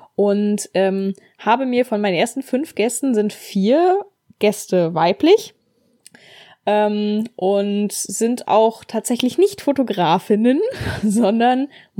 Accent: Berlin, Germany; born there; Ich bin geborene Berlinerin

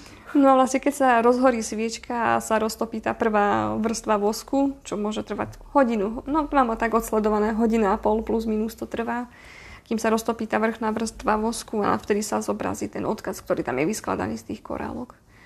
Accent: eastern Slovakia, Slovakia; to u nás na východe je taký zvyk

